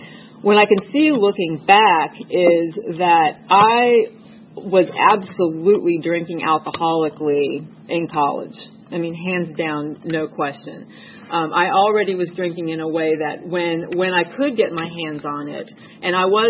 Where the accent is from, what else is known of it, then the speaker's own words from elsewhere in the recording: Kansas, United States; I grew up in Kansas, and I grew up in a house that was pretty chaotic.